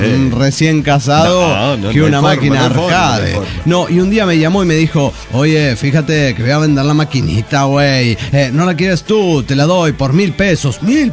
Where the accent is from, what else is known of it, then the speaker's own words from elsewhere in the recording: Tarija, Bolivia; y yo nací y crecí, me desarrollé en Tarija.